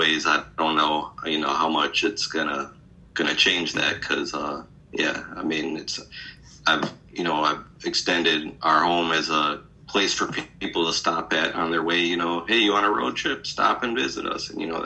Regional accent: Rochester, New York, United States; now in Chicago, United States; So, I mean, I moved to Chicago in 1982 from Rochester, New York.

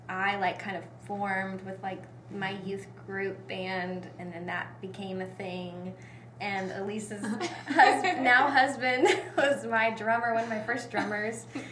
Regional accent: Alabama, United States; Yeah, so I'm originally from Alabama.

